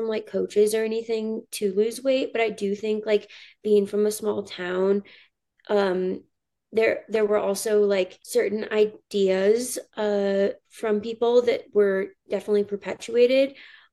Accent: Alaska, United States; Yeah. So growing up, like since I had always experienced that, I like didn't really think

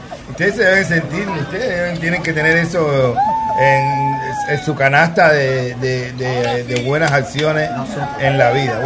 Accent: Cuba; o se le olvida el valor que le damos nosotros como cubano a un viaje.

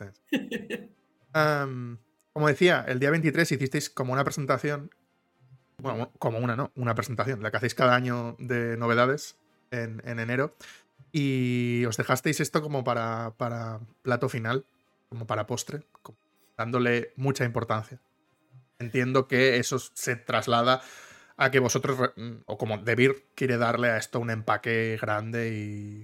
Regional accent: Catalonia, Spain; yo como catalán me hace una ilusión

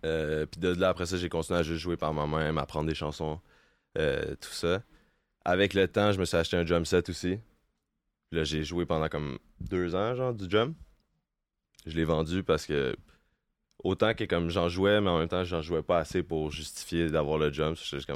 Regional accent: Laval, Quebec, Canada; Moi, j'ai grandi à Auteuil. Fait que c'est un quartier à Laval.

